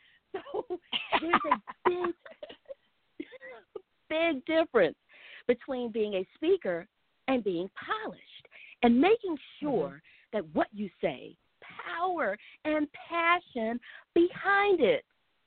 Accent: Texas, United States; now in Phoenix, United States; I am originally from Texas. I now live in Arizona. My husband and I have been out here since 2009. And we live in the Phoenix area with our toddler son.

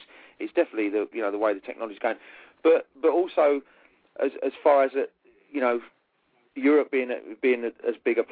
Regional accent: England, United Kingdom; I'm an Englishman with a surname

